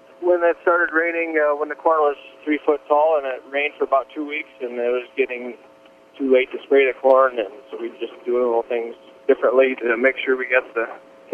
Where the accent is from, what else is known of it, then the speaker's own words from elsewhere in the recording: West Union, Iowa, United States; We're from West Union, Iowa, which is northeast Iowa. My dad and I farm together in our family farm.